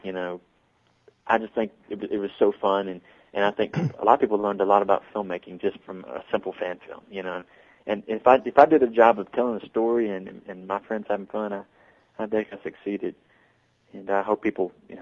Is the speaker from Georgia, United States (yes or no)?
yes; Georgia, United States; accent: Georgia; I'm from Georgia and I have an accent from Georgia